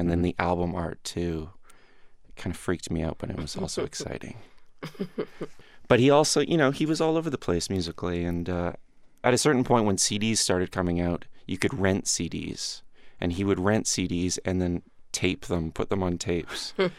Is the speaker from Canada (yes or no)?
yes; Victoria, British Columbia, Canada; I'm a little older than the rest of the band, so they really, really make fun of me for it. And I grew up in Victoria, B.C., west coast of Canada, on Vancouver Island.